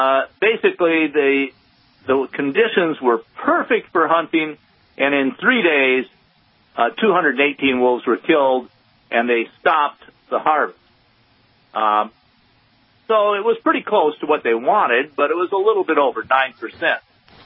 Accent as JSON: {"language": "English", "region": "Wisconsin", "country": "United States", "tie": "born or raised there", "said": "I grew up in Wisconsin, so Wisconsin topics are kind of interesting to me, and I have relatives up there that help me stay up to date"}